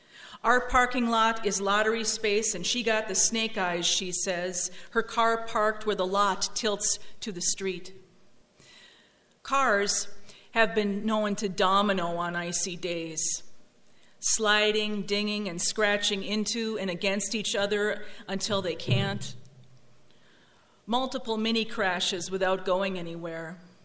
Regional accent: Esko, Minnesota, United States; I'm from Esko, Minnesota.

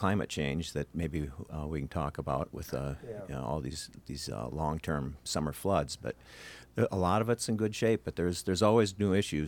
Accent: Wisconsin, United States; Growing up in Sauk County, I spent some time on the river and loved being out, for days at a time with my dad and my brother.

